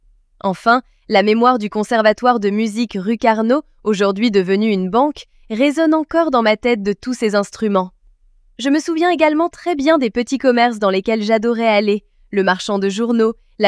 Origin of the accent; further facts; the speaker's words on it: Reims, Grand Est, France; La Marne, c'est toute mon enfance passée à Reims et rythmée par l'ouverture sur la nature, la vigne.